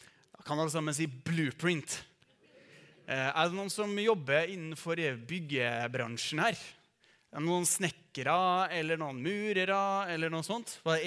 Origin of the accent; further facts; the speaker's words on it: Oppdal, Trøndelag, Norway; now in Trondheim, Norway; og jeg kommer fra Oppdal.